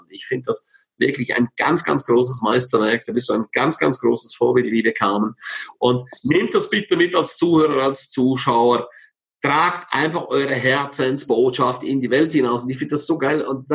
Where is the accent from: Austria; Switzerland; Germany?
Switzerland; St. Moritz, Graubünden; ich liebe meine Heimat über alles, ich liebe St. Moritz über alles, und wo ich einfach denke, boah, was für eine göttliche, schöne Heimat.